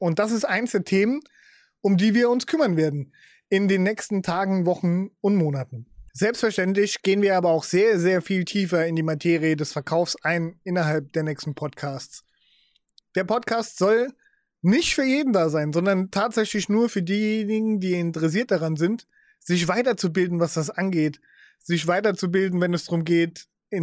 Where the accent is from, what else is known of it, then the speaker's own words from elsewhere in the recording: Saarland, Germany; born there; Ich bin gebürtig aus dem Saarland. Es kann durchaus sein, dass ich das ein oder andere Mal in einen Dialekt verfalle